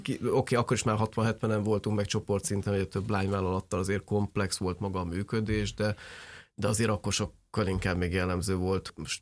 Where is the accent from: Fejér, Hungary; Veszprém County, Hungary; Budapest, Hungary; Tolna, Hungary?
Fejér, Hungary; Székesfehérvár; Fehérvári volt a cég, én is ott nőttem fel, középiskola végig ott voltam